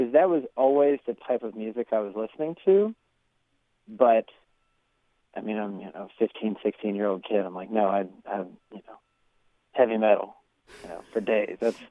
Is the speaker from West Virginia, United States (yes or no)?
yes; Parkersburg, West Virginia, United States; also born or lived in Charleston; Yeah, I was born in Charleston and... I've lived in Parkersburg all my life.